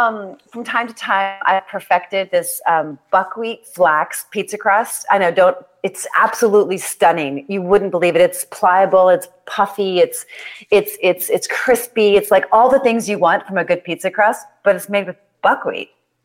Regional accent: Washington, District of Columbia, United States; also born or lived in New York City / Europe; after I grew up in Washington, D.C., the suburbs, I went to New York City, and then I moved to Europe. So I lived in Europe for 10 years

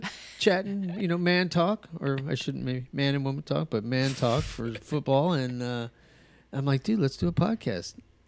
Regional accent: Albuquerque, New Mexico, United States; But you know, I grew up in New Mexico.

